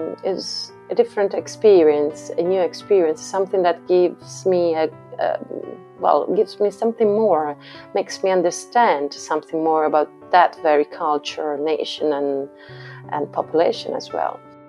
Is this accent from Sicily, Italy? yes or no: no; Tuscany, Italy; English is a second language; there's a strong DNA related to classical music in my home place, in my hometown, and in Tuscany as well.